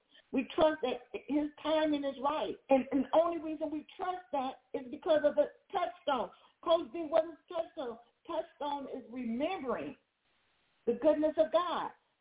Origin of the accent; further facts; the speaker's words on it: California, United States; and this is very familiar to me because I am a Californian, and we know that California is known for its wildfires.